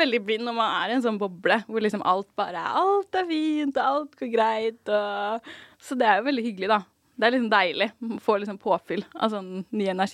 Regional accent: Asker, Akershus, Norway; Jeg jo født og oppvokst I Asker. Og har liksom bodd der hele oppveksten, gått på skole der, har liksom alle mine venner og bekjente derfra fra oppveksten.

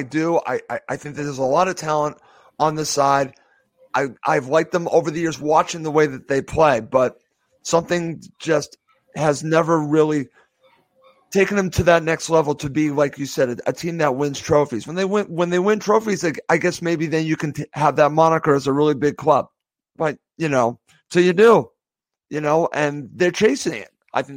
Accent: Boston, Massachusetts, United States; I've said it to you for me growing up in Boston.

